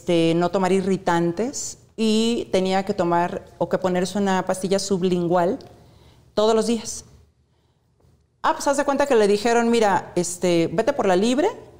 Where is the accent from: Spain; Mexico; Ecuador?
Mexico; Huasteca; vengo de la Huasteca, donde fui educada bajo principios muy estrictos